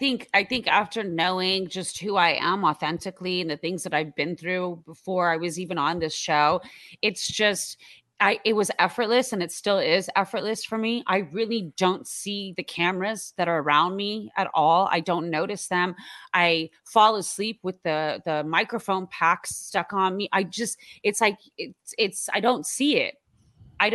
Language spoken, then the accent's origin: English; Iran; Even though I'm from Iran